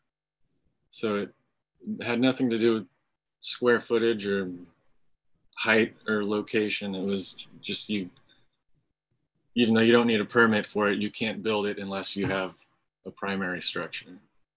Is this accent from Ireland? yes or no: no; Bainbridge Island, Washington, United States; I grew up on Bainbridge on the south end. I went to Blakely Elementary all the way through Bainbridge High School.